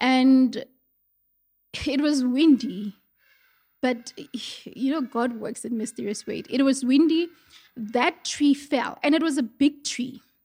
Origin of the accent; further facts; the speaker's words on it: Mafikeng, North West, South Africa; So that's where I'm from. I went to school there and my entire childhood, I was in Mafikeng. I went to a village school. So there was this time where I started calling myself a village girl.